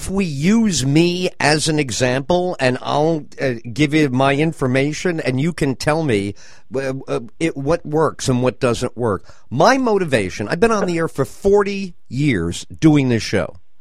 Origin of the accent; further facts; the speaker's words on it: New York, United States; I grew up in New York in the 60s, and I want to change the world.